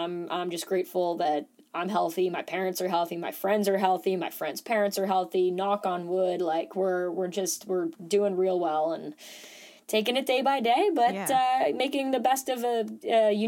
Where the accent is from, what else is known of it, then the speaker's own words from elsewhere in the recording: Manhattan, New York, United States; because I am born and raised in Manhattan.